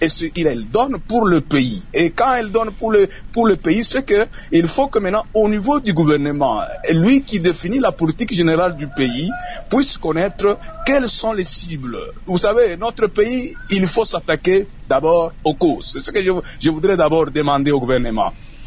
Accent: Kolwezi, Lualaba, DR Congo; Moi, j'ai vécu, je suis natif du Kolwezi et de Kolwezi.

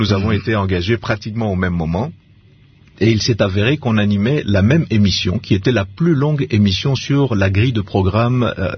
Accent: Kinshasa, DR Congo; moi, je me souviens qu'en grandissant, particulièrement à Kinshasa

